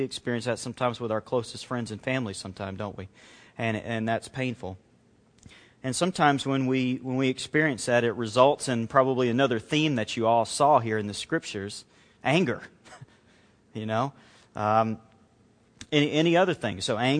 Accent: Alabama, United States; born there; I started with, like, I was born in Alabama and just took him all the way up to standing before this guy right now.

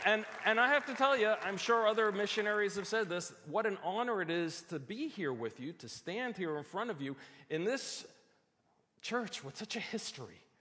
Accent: Brooklyn, New York, United States; I'm from Brooklyn, okay? You ain't seen nothing yet. That's how we would say it in Brooklyn.

